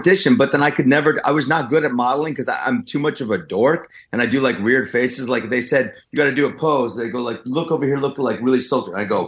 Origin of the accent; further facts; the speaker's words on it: New Jersey, United States; And I'm from Jersey, so we can talk a lot.